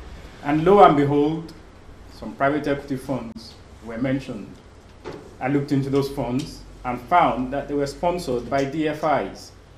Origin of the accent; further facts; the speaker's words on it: Nigeria; yes, I'm a Nigerian.